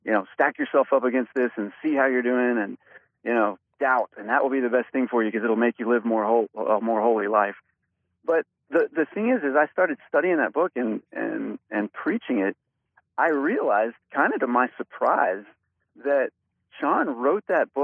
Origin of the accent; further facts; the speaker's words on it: Texas, United States; Well, I am originally from East Texas, grew up in a real small town there with two wonderful Christian parents who took me to church every time the doors were open